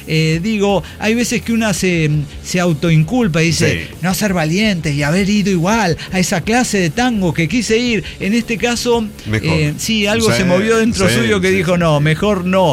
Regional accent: Ciudad Juárez, Chihuahua, Mexico; accent: Juárez; Obviamente nos nota que no somos de ahí, por nuestro acento juarense

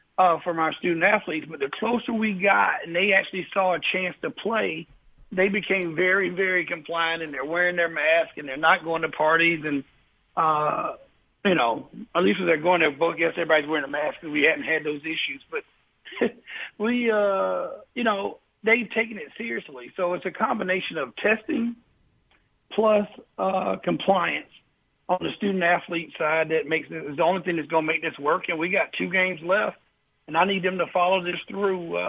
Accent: South Carolina, United States; I know some words that I never knew before growing up in South Carolina and never planned on hearing.

